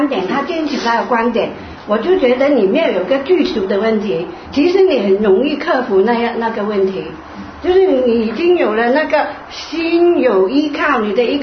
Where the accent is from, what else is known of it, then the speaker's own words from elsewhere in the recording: Vietnam; moved away as an adult; now in Belgium; 我们这一代因为当兵啊什么的，我是越南来的